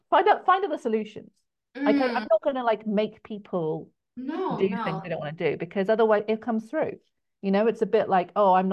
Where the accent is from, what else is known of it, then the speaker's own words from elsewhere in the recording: England, United Kingdom; accent: English; I really thought, oh, my English accent might be kind of cute and they might like it